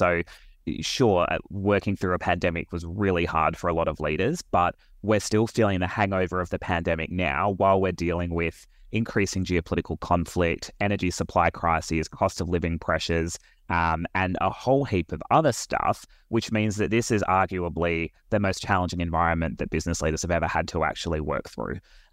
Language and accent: English; Perth, Western Australia, Australia; I'm originally from Perth. I grew up as the youngest of three children